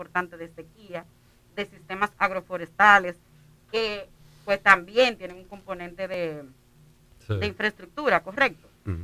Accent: Dominican Republic; cuando digo nuestro me refiero a yo como ciudadana dominicana

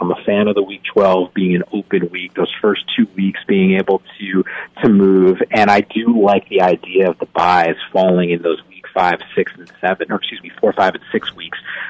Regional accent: Northeast, United States; both of us growing up in the Northeast, and we've had the jokes over the years with the Knicks

